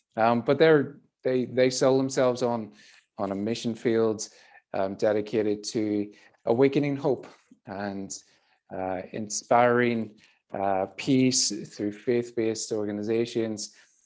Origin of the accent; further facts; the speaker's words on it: Ireland; now in California, United States; I'm an Irish native. I'm based here in California in Silicon Valley. I've been here for about 10 years or so, but I grew up in Ireland. I grew up in Ireland at a time where it's not exactly like it was today.